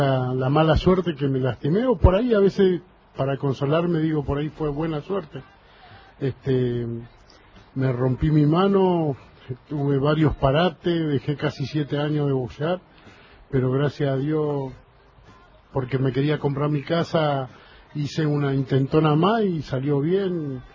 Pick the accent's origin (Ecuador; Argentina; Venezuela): Argentina; San Francisco Solano, Buenos Aires Province; also born or lived in Chavarría, Corrientes; Yo soy correntino de Chavarría, pero me crié en San Francisco Solano y es mi lugar de lucha